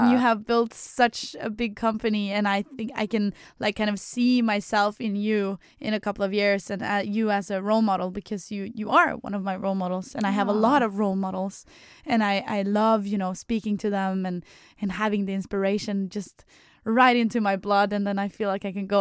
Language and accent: English; Trondheim, Trøndelag, Norway; moved away as an adult; now in Copenhagen, Denmark; I'm 25 years old, turning 26 now, 1st of November. I live in Copenhagen and I've lived there for 4 years, but I'm originally from Norway, mm-hmm, from Trondheim, which is a small town, yeah, in Norway.